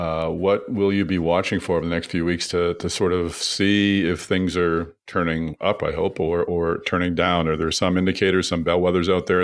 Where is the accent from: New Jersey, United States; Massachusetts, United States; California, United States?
Massachusetts, United States; Boston; That'll be September 24th and 25th, of course, in Boston, my hometown.